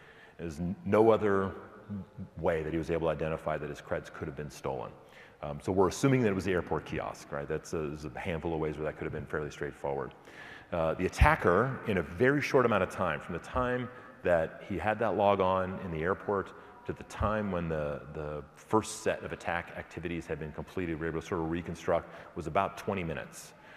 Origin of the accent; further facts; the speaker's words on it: Seattle, Washington, United States; I'm from Seattle, and we have Seattle Seahawks.